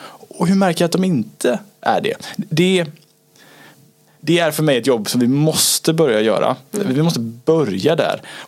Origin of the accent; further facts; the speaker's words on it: Gothenburg, Västra Götaland County, Sweden; born there; accent: Rikssvenska; född i Göteborg trots min rikssvenska dialekt. Lever det här än idag.